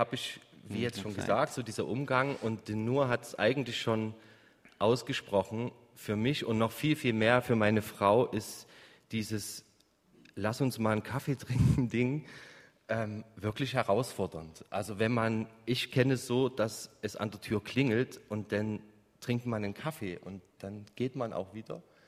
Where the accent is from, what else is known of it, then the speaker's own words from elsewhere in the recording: Chemnitz, Saxony, Germany; Also ich komme aus dem Osten Deutschland, dort wo zunehmend auch die Wölfe wiederkommen, weil das Land und die Region doch weniger bevölkert wird.